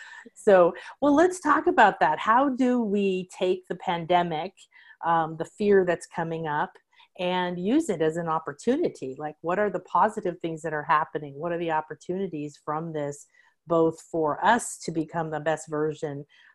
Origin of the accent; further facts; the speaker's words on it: Midwest, United States; because I know I grew up in the Midwest and in America with that good, hardworking Scandinavian and German family